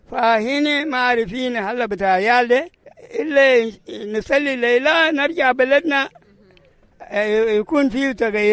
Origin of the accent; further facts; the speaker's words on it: Rumbek, Lakes, South Sudan; moved away; also born or lived in Ethiopia / Kenya; انا قمت من رومبيغ وجيت في صوفيا لايثيوبيا